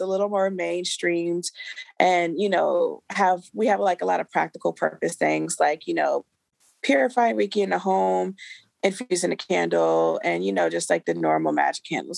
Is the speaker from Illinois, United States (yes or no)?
no; Maryland, United States; now in Los Angeles, United States; I'm originally from Maryland, but right now I'm in LA, Los Angeles.